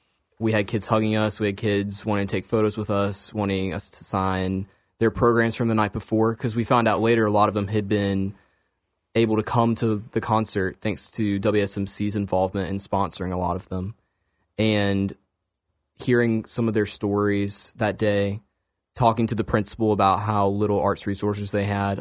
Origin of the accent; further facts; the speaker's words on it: Atlanta, Georgia, United States; I grew up in Atlanta. I grew up singing in a boy choir.